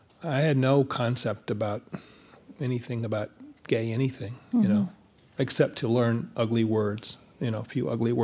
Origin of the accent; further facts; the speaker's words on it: the South, United States; I was born in 1955, you know, so the big thing for me was the civil rights movement, you know, growing up in the South.